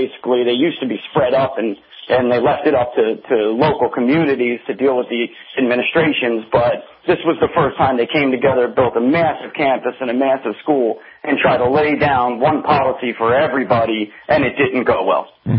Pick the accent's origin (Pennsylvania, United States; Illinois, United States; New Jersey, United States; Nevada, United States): New Jersey, United States; I'm from New Jersey, but after a couple of years, your blood thins out.